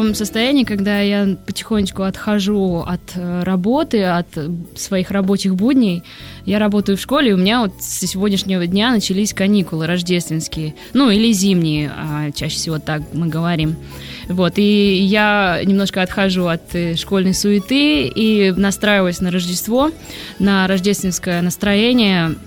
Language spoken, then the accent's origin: Russian; Uzbekistan; now in Moscow, Russia; Я приехала из Узбекистана.